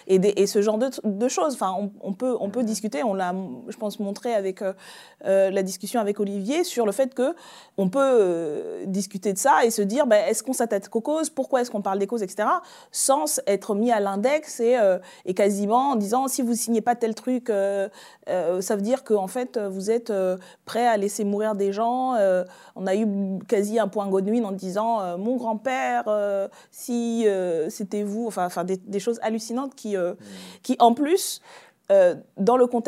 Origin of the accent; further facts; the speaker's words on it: Libreville, Estuaire, Gabon; moi, j'ai grandi à Libreville, au Gabon, dans une société où la majorité des personnes sont noires.